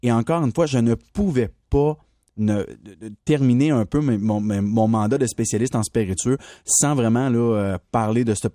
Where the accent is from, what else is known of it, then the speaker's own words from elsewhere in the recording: Quebec, Canada; particulièrement ici chez nous au Québec